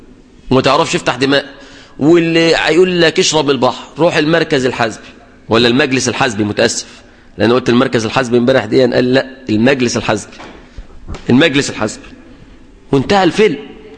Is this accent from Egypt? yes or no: yes; Egypt; يعني الشباب والبنات هنا بيبلغوا في البلد عندنا في مصر